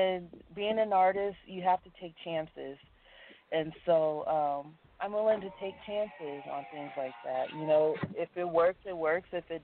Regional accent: United States; okay, I'm in another country, I'm American.

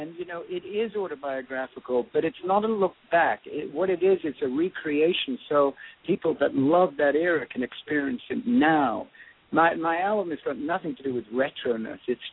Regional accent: England, United Kingdom; born there; Well, you know, I was born in England.

